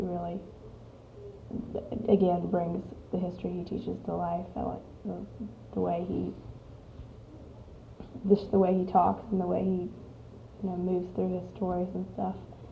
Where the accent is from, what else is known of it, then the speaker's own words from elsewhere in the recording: Atlanta, Georgia, United States; Oh, I'm from Atlanta, Georgia.